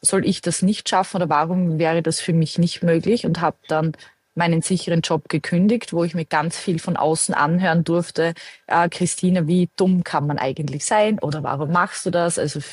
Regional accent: Austria; bei uns in Österreich

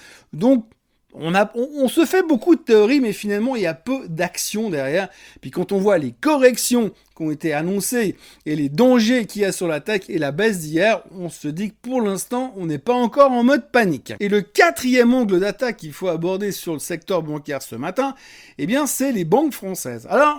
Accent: Switzerland; c'est chez nous, en Suisse, où on s'en prend plein les dents

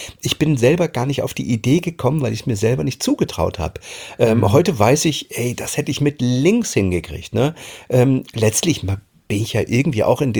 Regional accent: Germany; Ich bin damals in der DDR groß geworden

